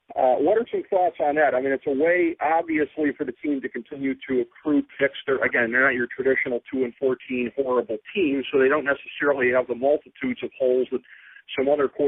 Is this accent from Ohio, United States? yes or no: yes; Cleveland, Ohio, United States; and certainly with my hometown Cleveland Browns, I can attest to that firsthand.